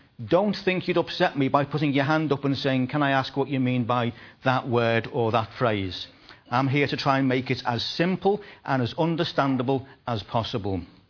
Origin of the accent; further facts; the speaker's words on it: Liverpool, North West England, United Kingdom; moved away as an adult; When I came back to Liverpool, I was born and bred in Liverpool. I left the city back in 1983. And when we came back after 20 years